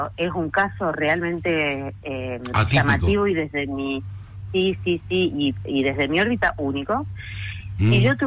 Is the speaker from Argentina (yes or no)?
yes; Rosario, Santa Fe, Argentina; yo soy de Rosario, de la provincia de Santa Fe